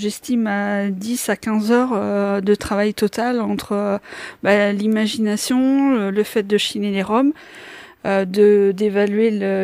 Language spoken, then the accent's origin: French; Craon, Pays de la Loire, France; je suis originaire de Cran, j'habite à Bouchamps-les-Crans, donc pas très loin.